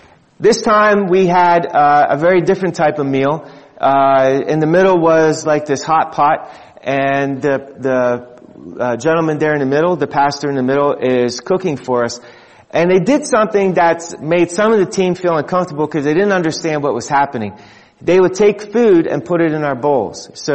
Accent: United States; we're Americans, or I'm very American.

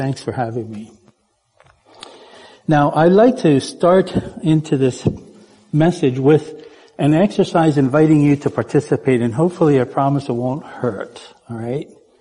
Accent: New Holland, Pennsylvania, United States; So growing up in New Holland, you know, this is Lancaster County.

